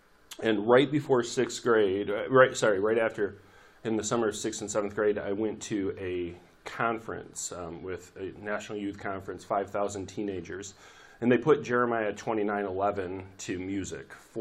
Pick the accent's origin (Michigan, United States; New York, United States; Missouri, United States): Michigan, United States; Muskegon; So I grew up in Muskegon. I went to Fruitport, graduated from Fruitport, and I grew up in a Christian home.